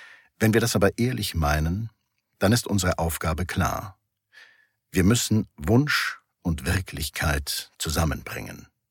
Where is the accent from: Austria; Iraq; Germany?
Germany; Bonn, North Rhine-Westphalia; born there; Das passt doch nicht zum Rheinländer, schließlich bin ich gebürtiger Bonner.